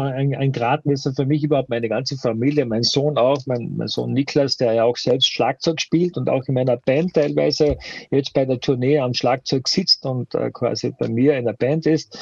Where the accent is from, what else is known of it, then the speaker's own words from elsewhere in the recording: Austria; ich bin ein sturer Hundling, so sagt man bei uns in Österreich.